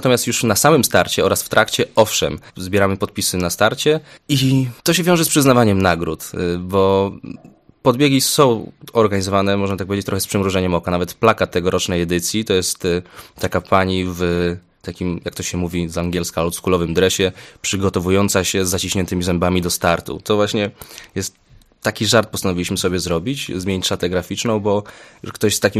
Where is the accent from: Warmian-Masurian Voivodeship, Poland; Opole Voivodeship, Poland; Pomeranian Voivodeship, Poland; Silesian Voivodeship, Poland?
Opole Voivodeship, Poland; Opole; Co ja jestem Opolaninem